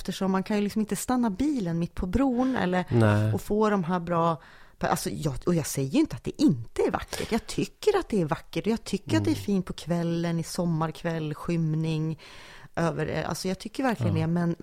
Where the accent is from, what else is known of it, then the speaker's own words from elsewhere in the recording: Västernorrland County, Sweden; jag är uppvuxen vid Ångermanälven.